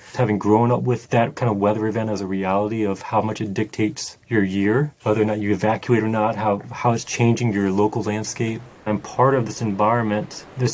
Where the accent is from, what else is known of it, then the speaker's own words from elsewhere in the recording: Venice, Louisiana, United States; also born or lived in New Orleans; now in Waveland, United States; I was born in New Orleans, and I lived down in Venice, Louisiana, when I was younger, which is at the very mouth of the Mississippi River. I then moved to the Mississippi coast, where I live now, in Waveland, Mississippi, right on the water.